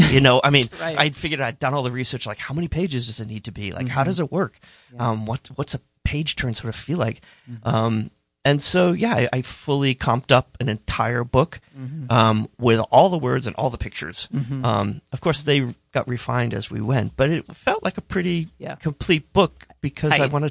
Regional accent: Maine, United States; It comes from, I think, growing up in Maine. I grew up sort of outdoors, in the woods, in the mud, in the muck and mire.

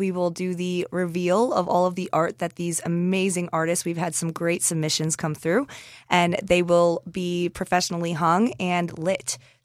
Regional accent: Liberty, United States; bringing more of this kind of community programming to Liberty, that my hometown, is definitely something that I want to see happen

